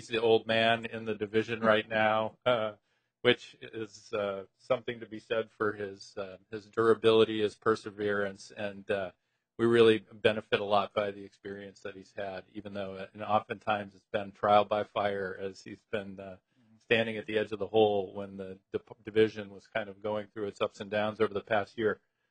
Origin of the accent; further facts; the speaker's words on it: Wisconsin, United States; She joins us from back in the Midwest, I have to say, my home state of Wisconsin